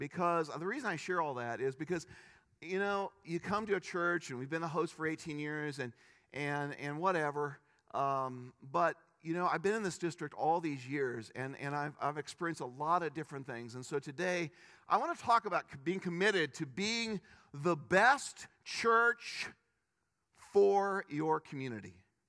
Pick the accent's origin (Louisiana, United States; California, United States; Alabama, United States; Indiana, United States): Indiana, United States; Indianapolis; also born or lived in Chicago; I grew up in Indianapolis, Indiana, lived in Chicago, and then moved to Glenwood, Iowa.